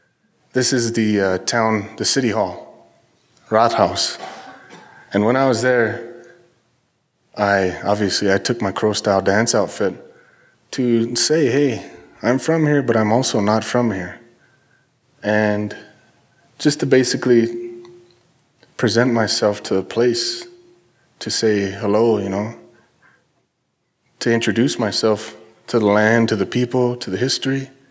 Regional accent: Montana, United States; I'm from Crow, I'm from the Crow Indian Reservation, right, in many different ways. And I grew up around the Little Bighorn Battlefield

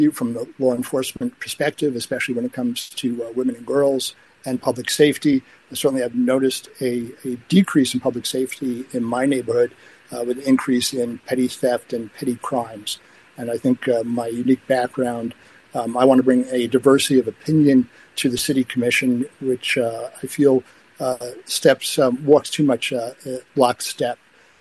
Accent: East Coast, United States; I'm originally from the East Coast.

